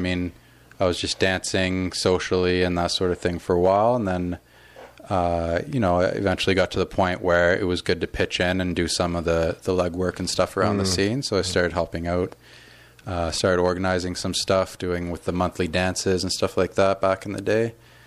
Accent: West Coast, United States; Yeah, well, I was from the West Coast, you know.

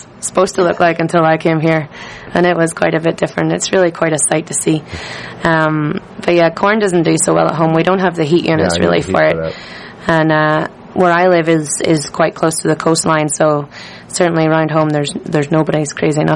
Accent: Northern Ireland, United Kingdom; now in Canada; from County Antrim in Northern Ireland.

